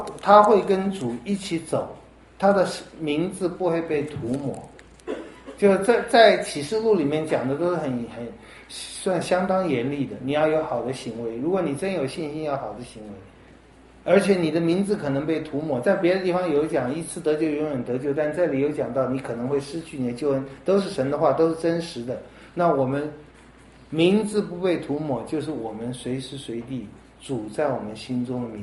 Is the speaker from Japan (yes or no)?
no; China; 那这我也想到有人说我们中国人最有这个毛病了